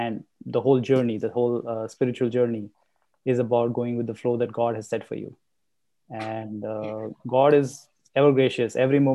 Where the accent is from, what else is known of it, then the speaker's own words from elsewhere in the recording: India; now in United States; even though I'm from India and Vedanta is also from India.